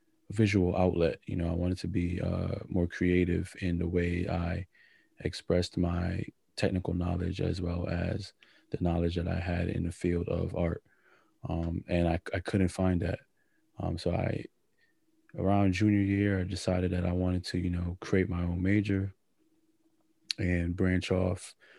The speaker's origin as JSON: {"language": "English", "town": "Bronx", "region": "New York", "country": "United States", "tie": "born or raised there", "also_born_or_lived": "Mount Vernon", "lives_now": "Bridgeport, United States", "said": "When I moved to Bridgeport, actually, I was born in the Bronx. I was born in Mount Vernon. I lived in the Bronx, and I moved to Bridgeport, Connecticut."}